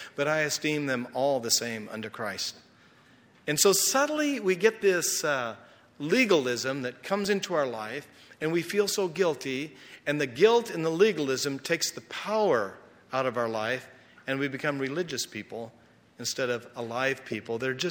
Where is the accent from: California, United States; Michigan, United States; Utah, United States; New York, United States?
Utah, United States; Oh, and I'm from Utah.